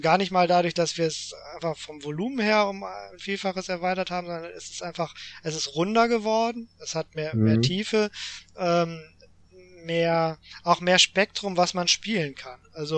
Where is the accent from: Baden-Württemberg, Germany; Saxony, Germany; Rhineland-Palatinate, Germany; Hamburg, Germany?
Hamburg, Germany; Ich meine, ich komme aus Hamburg.